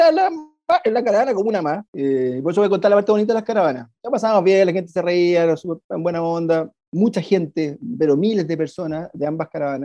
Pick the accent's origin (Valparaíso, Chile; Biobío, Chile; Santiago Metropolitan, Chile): Santiago Metropolitan, Chile; San Bernardo; Yo fui a San Bernardo, que era mi zona, yo soy de San Bernardino, nací y criado hasta el año 85 ya.